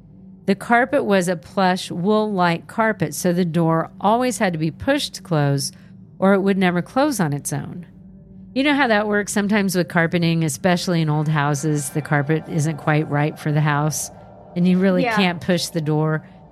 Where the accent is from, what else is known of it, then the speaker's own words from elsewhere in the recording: Perth, Western Australia, Australia; So I'm originally from Perth in Western Australia.